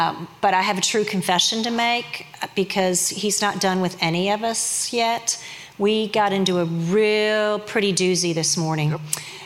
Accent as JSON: {"language": "English", "town": "St. Louis", "region": "Missouri", "country": "United States", "tie": "born or raised there", "said": "I was born and raised in St. Louis, going to church every weekend and holiday because that was what it was expected."}